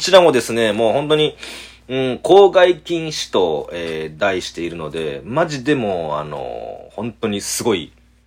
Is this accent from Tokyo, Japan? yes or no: no; Okayama, Japan; 次の日、1月11日はですね、僕のふるさと、岡山で、はい、やらせていただきます。